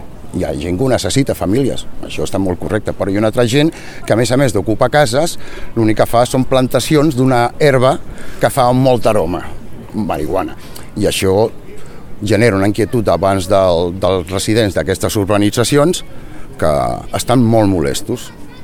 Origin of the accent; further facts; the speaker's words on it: Sitges, Catalonia, Spain; estar aquí a Sitges, que és el meu poble